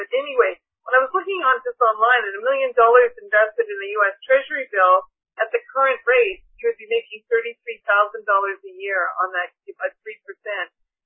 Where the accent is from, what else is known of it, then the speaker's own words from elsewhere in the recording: Canada; I'm from Canada. They always tell everybody in Canada, you need $1 million to retire.